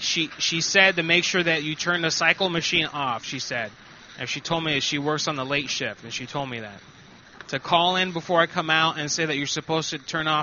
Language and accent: English; Samoa; Just because I'm from the Republic of Samoa doesn't mean that I don't know what I'm talking about.